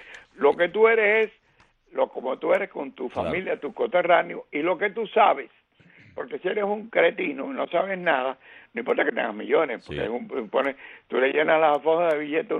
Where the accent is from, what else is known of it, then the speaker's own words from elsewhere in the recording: Cuba; moved away; somos los cubanos, que salimos con... Yo salí con la ropa que tenía puesta de Cuba